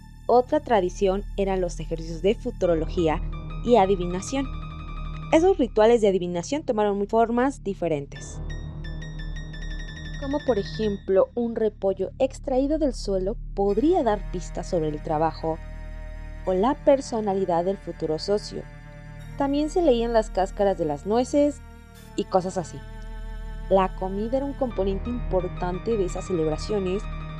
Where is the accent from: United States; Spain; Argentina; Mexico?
Mexico; porque nosotros somos mexicanos, solamente podemos festejar nuestras tradiciones como es el Día de Muertos.